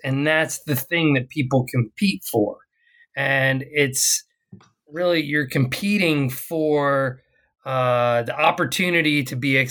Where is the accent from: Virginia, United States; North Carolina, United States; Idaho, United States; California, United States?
Virginia, United States; born or raised there